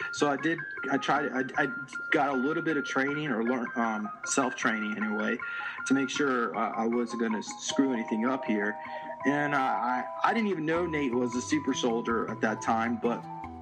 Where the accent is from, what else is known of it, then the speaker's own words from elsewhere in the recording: Charlotte, North Carolina, United States; Well, I grew up in Charlotte, North Carolina.